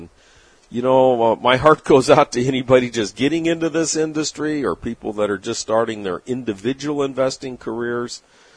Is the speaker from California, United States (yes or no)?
yes; San Diego, California, United States; although in my early days when I only had my radio show in my hometown of San Diego, I used to meet with people